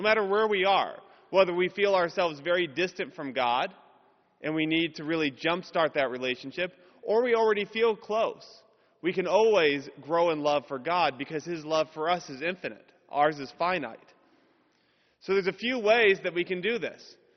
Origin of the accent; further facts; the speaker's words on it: Cape Cod, Massachusetts, United States; born there; I was born up in New England on Cape Cod.